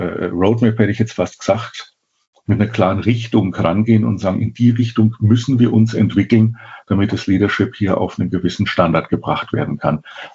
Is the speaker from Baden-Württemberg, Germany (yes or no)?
no; Bavaria, Germany; ich als Franke